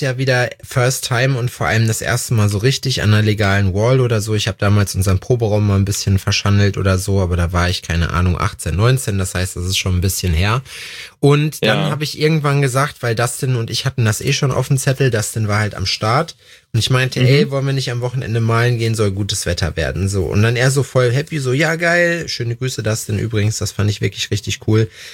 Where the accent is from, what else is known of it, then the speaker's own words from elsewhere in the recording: Thuringia, Germany; wir sind ja aus Thüringen